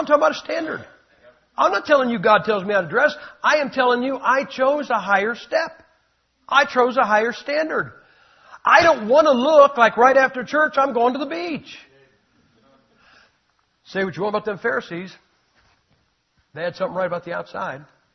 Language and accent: English; Massillon, Ohio, United States; I am from Massillon, Ohio. Massillon, Ohio is where pro football got its start. The very first pro football team in history was my hometown, Massillon Tigers.